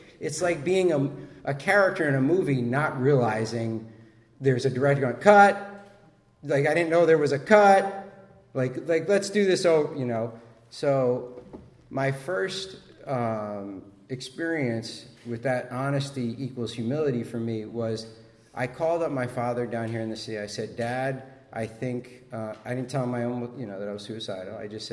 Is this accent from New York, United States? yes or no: yes; Washington Heights, New York, United States; I'm from Washington Heights.